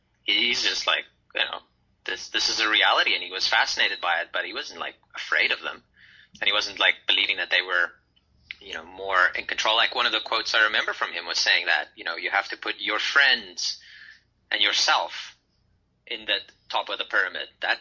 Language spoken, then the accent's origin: English; South Africa; I felt that as a South African, very attracted to the American culture and wanting to be there and feeling a little bit inferior.